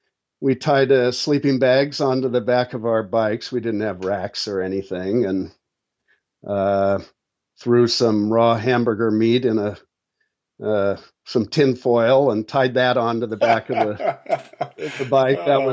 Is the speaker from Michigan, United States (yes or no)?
no; Washington, United States; also born or lived in Alaska; I grew up in the Pacific Northwest. I was actually born in Alaska, but raised here in Washington.